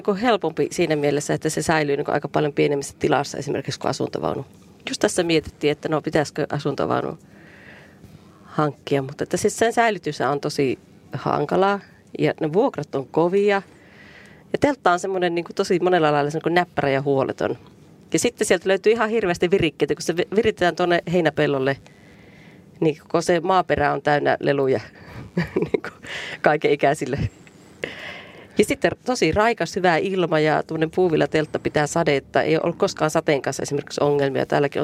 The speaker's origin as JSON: {"language": "Finnish", "town": "Varkaus", "region": "North Savo", "country": "Finland", "tie": "born or raised there", "said": "mä oon Varkaudessa syntynyt ja kasvanut, niin 500 kilsaa siitä pohjoiseen halusin sinne opistoon ja pääsin."}